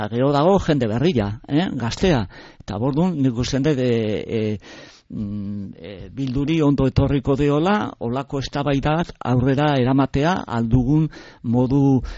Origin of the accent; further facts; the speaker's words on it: Errenteria, Basque Country, Spain; nire herrian Errenteria